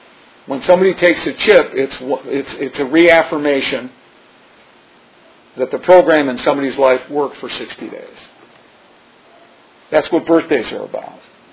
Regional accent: Detroit, Michigan, United States; now in Los Angeles, United States; When I first came to L.A., and I'm from Detroit originally

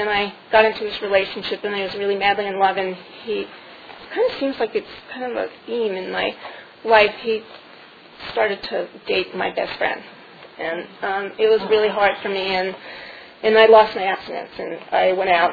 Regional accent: New York, United States; also born or lived in Dallas, United States; And I'm from New York, but I was living in Dallas at the time, and I was visiting with my mother

